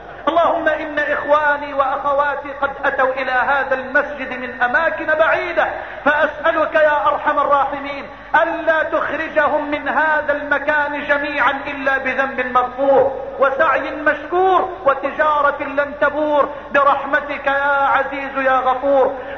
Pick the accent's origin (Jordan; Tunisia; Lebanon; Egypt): Egypt; بلدنا مصر